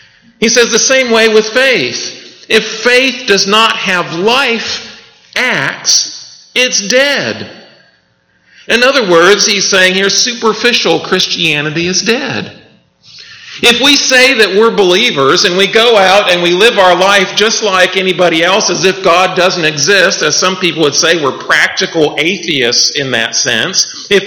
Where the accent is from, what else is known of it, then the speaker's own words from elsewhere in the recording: Midwest, United States; Now, if you're like me growing up in the Midwest